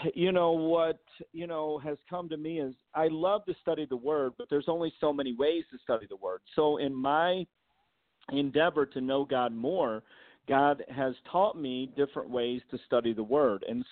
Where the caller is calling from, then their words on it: Rancho Cucamonga, California, United States; No, I'm calling in from California. So I have a church in California called Destinland Christian Center, and we're in Rancho Cucamonga, about 35 miles from